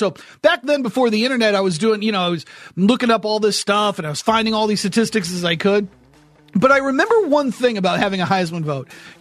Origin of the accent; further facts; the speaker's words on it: New Hampshire, United States; I was working in New Hampshire at this big AM station in New Hampshire. It's kind of my hometown station.